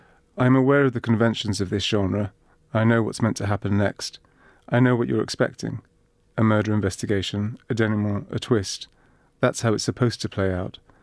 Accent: Cyprus; It's based on like a collection of islands that I've been to over the years. And it's also, I grew up in Cyprus too.

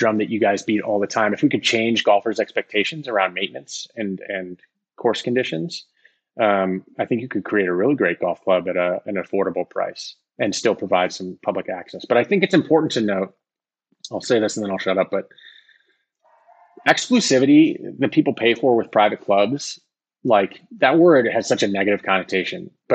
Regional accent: Chicago, Illinois, United States; now in Charleston, United States; I've been in Charleston for 9 years, but I'm from Chicago originally

